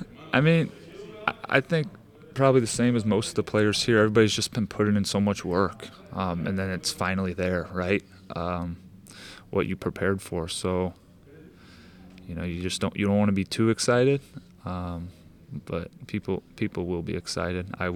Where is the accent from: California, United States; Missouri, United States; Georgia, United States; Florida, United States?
Missouri, United States; St. Louis; a few people just knowing I'm from St. Louis have been, hey, have you seen that Sporting game?